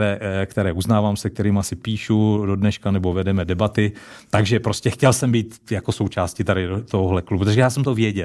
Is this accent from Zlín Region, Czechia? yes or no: yes; Zlín, Zlín Region, Czechia; Jsem ze Zlína, ano.